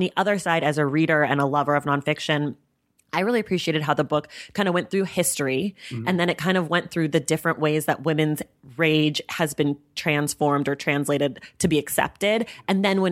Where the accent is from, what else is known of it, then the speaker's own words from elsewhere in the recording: California, United States; Like, I grew up in the Bay Area, and I've always kind of been more attuned to injustice in a way that I think a lot of people weren't.